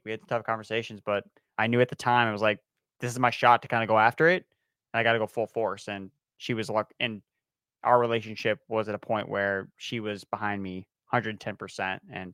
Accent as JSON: {"language": "English", "region": "Massachusetts", "country": "United States", "said": "I'm from Massachusetts. If you couldn't tell with all my Patriots love, from Massachusetts, still live here now."}